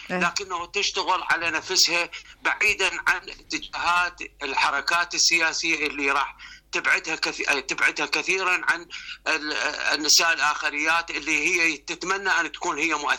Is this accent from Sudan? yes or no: no; Iraq; عندنا بالعراق